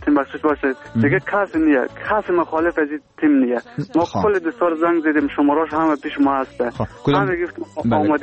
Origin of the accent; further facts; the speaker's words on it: Afghanistan; ما شما افغان هستیم،